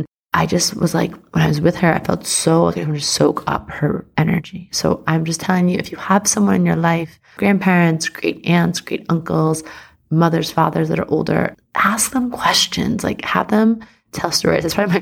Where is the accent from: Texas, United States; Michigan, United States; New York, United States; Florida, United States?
New York, United States; And I grew up in Long Island in Manhattan.